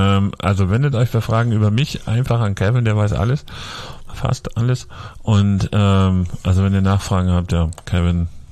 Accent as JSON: {"language": "German", "region": "Bremen", "country": "Germany", "said": "ich komme aus Bremen"}